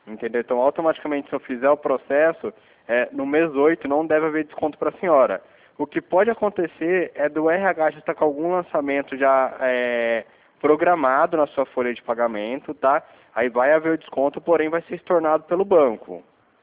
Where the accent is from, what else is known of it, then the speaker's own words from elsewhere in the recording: São Paulo, Brazil; eu sou de São Paulo, tá? Não sou do Rio de Janeiro